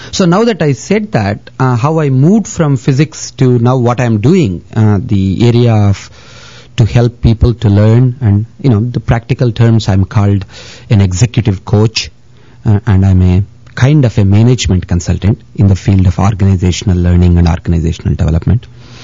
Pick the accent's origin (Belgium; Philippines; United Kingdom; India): India; now in United States; I come from India, and I've been in the United States for about 22 years.